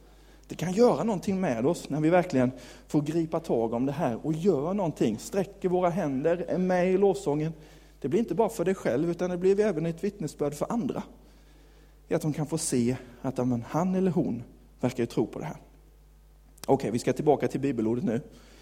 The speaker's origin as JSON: {"language": "Swedish", "town": "Karlshamn", "region": "Blekinge", "country": "Sweden", "tie": "born or raised there", "moved": "as an adult", "lives_now": "Nybro, Sweden", "said": "Jag är uppväxt i kyrkan. Jag är uppväxt i Pingstkyrkan i Karlshamn. Där levde jag mina första 20 år och sen så flyttade jag upp till Nybro."}